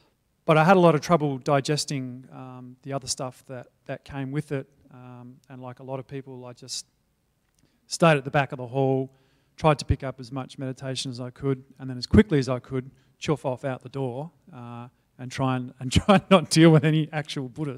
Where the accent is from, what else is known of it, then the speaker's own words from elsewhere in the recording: Perth, Western Australia, Australia; born there; I was born in Perth, as Hugh said before, and I went to a Christian school run by Catholic monks, the Maris brothers